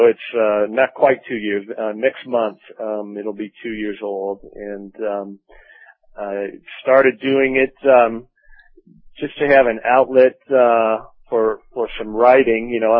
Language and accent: English; St. Louis, Missouri, United States; I grew up in St. Louis, in the suburbs of St. Louis, and, I'm a little on the old end for bloggers. I'm 44 years old